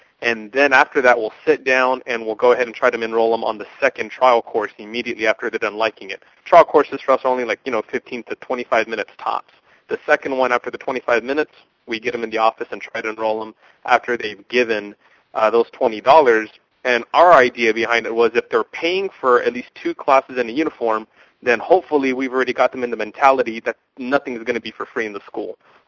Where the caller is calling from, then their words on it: Texas, United States; I am calling from Texas.